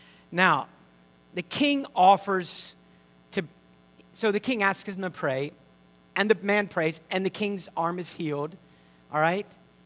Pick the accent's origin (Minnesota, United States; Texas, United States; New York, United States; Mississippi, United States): Mississippi, United States; I'm from Mississippi. And Mississippi doesn't really have much bragging rights, do we?